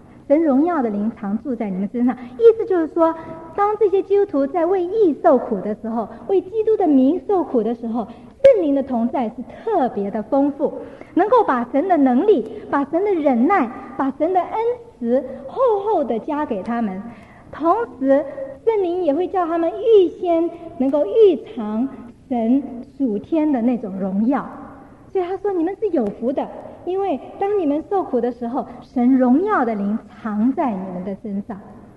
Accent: China; 就好像我们中国人讲的这个面子的问题

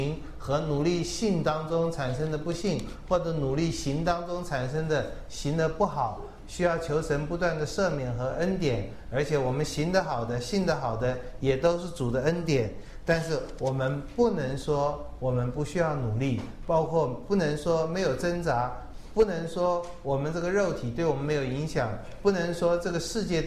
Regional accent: China; 这个我们中国人太受不了了，我们希望有足够的钱在银行里才行

